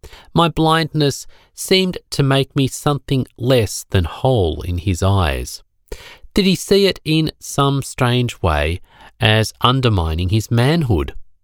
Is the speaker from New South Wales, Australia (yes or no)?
no; Melbourne, Victoria, Australia; born there; I was born prematurely in Melbourne in 1948, when my mother was 40 years old.